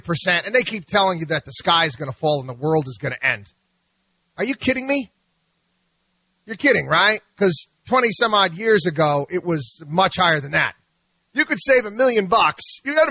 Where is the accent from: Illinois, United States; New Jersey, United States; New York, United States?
New Jersey, United States; born there; Listen, I was born in New Jersey.